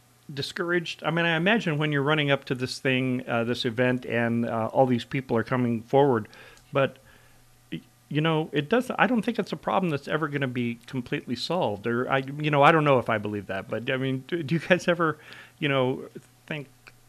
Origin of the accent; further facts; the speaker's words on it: Dillingham, Alaska, United States; I was like, you know, you never see that when you're growing up in Dillingham.